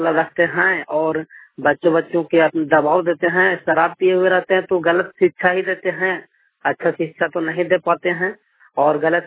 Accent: Chatra, Jharkhand, India; और मेरा गांव करगु पटेर, पंचायत बरैनी, पोस्ट बरैनी, जिला चतरा, थाना चतरा, प्रखंड चतरा, राज्य झारखंड का स्थानीय निवासी हूं।

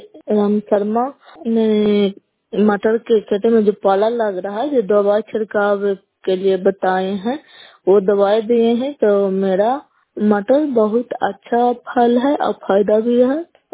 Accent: Bihar, India; नालंदा जिला नगर कला पंचायत की निवासी हूँ।

